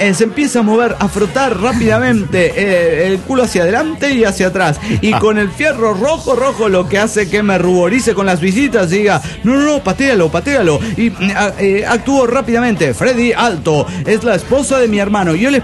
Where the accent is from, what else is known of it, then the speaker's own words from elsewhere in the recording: Oaxaca, Mexico; now in Monterrey, Mexico; de Oaxaca, residente en Monterrey.